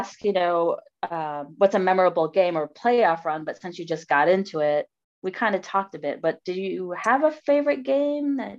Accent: Grand Forks, North Dakota, United States; You know, I'm from Grand Forks.

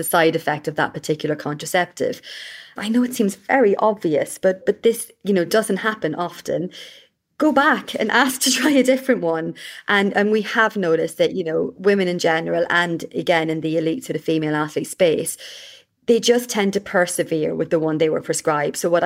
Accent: Ireland; I'm such a talker. I'm so Irish.

